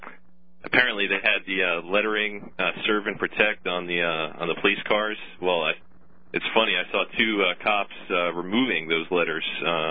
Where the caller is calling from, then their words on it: New Jersey, United States; Calling you from New Jersey, Alex. The used to be called the Garden State, but now I like to refer to it as the Gulag State.